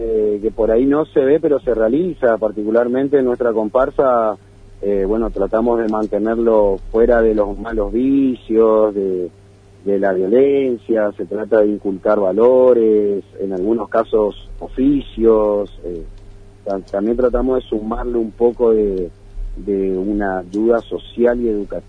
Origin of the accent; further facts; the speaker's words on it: Corrientes, Argentina; Sí, en realidad nosotros, particularmente en mi caso, nosotros somos de Corrientes, así que sí, ya nacimos perteneciendo a una comparsa y ya llevamos, se puede decir, en la sangre y en el ADN esto.